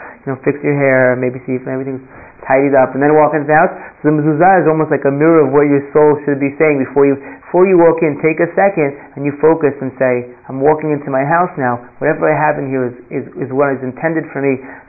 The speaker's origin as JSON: {"language": "English", "region": "New York", "country": "United States", "said": "You know, I'm from New York, like the most exciting thing I have is like Borough Park or something."}